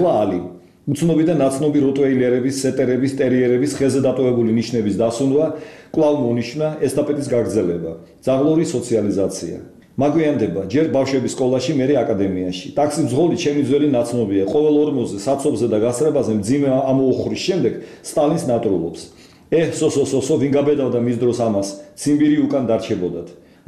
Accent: Tbilisi, Georgia; born there; აკადემიის შემდეგ მივდივარ გადაღებაზე ასათიანის ყოფილი ენგელსის ქუჩაზე. აქ 56 ნომერში დავიბადე

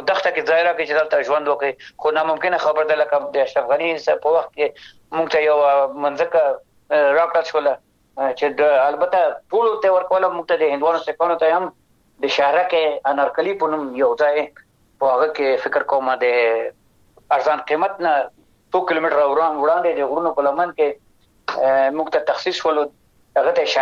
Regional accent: Afghanistan; زه افغان یم د افغانستان یم

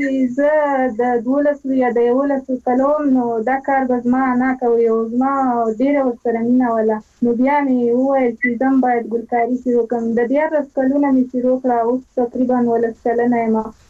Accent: Ghazni, Afghanistan; زه ډیر ویاړم چې زه د غزنی ولایت یم.

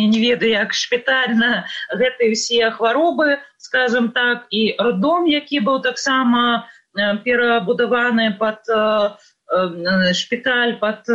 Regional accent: Vitebsk, Vitebsk Region, Belarus; moved away as an adult; now in Vilnius, Lithuania; Я прыехала з Віцебска, і, у прынцыпе, мой выбар, ён быў такі, з аднаго боку ён быў такі складаны

